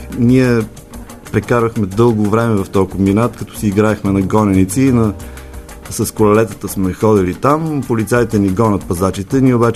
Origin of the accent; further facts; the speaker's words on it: Sofia, Sofia City, Bulgaria; born there; като съм роден в София, са заживяли заедно в общежитие.